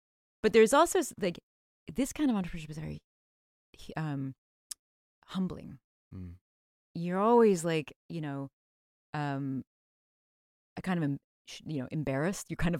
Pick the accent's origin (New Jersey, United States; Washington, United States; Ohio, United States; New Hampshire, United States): Ohio, United States; I mean, I grew up in Ohio … all of that.